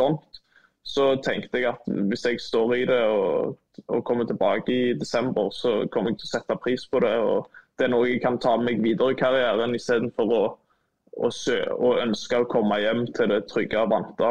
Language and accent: Norwegian; Stavanger, Rogaland, Norway; Jeg er fra Stavanger, det blir ikke mer random enn det her da. Og jeg flyttet jo flere ganger, 6-7-8 ganger tror jeg, litt frem og tilbake, jeg bodde på alle campinghusene som var.